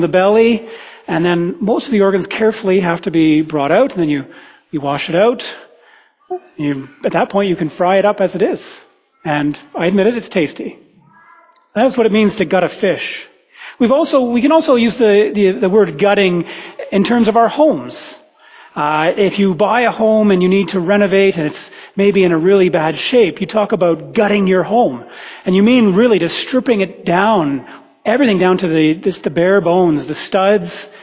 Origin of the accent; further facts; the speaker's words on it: Ontario, Canada; also born or lived in Toronto; I grew up in southern Ontario, and for part of my life, I was born in Toronto, in Scarborough, and you have very kindly accepted me nonetheless. But we did move out to the countryside, and we had a river in our backyard.